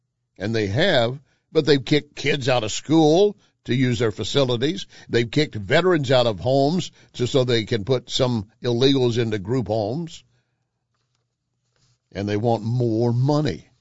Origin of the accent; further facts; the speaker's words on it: Texas, United States; See, I grew up in Texas, so I was familiar with what they called the Bracero program.